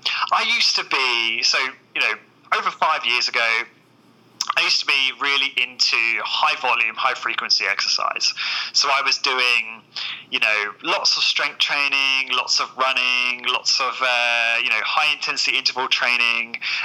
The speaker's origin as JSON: {"language": "English", "region": "South East England", "country": "United Kingdom", "moved": "as an adult", "lives_now": "Ireland", "said": "as you might know by my accent, I'm originally from the south of England, so I'm okay. From the UK, and I moved over here about 7 months ago."}